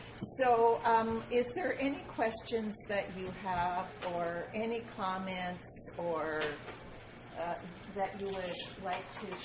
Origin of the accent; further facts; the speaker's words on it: Winnipeg, Manitoba, Canada; now in Camrose, Canada; I was born and raised in Winnipeg and lived there until I came to Camrose.